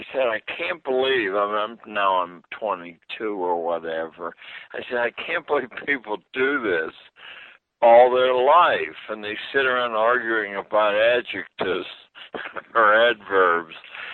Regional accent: Monongahela, Pennsylvania, United States; I was born in Western Pennsylvania, in a small coal mining steelworking town about 40 miles from Pittsburgh. The name is Monongahela, and it was quite an interesting place to grow up during World War II.

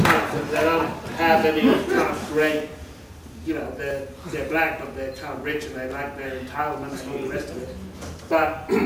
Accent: United Kingdom; born there; So I'm glad I was born in Britain.

